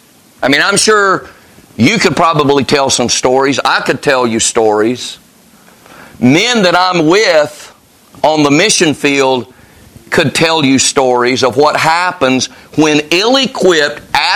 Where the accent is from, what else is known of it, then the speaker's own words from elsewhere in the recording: Carthage, North Carolina, United States; Back when I was a kid, and I grew up in North Carolina, by the way. Carthage was my hometown. I think the population now is still what it was when I grew up. So I'm a Southern boy. I'm a North Carolina boy.